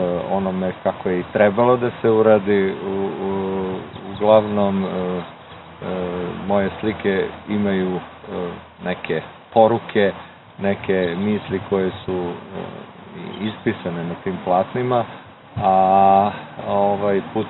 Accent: Hungary; Ja sam Srbin iz Mađarske i to od onih koji su, neki od mojih predaka su verovatno krenuli možda i sa ovih teritorija

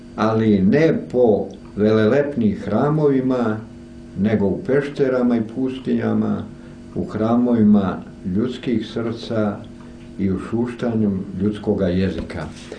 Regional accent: Plužine Municipality, Montenegro; u mom zavičaju u pivi, od srpskog jezika i uopšte u Crnoj Gori.

